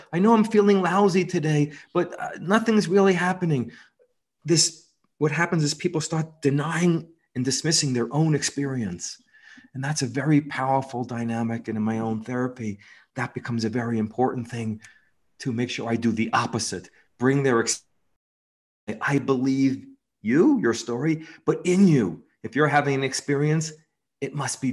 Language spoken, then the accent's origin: English; New York, United States; I'm 65. I grew up in New York in a violent home.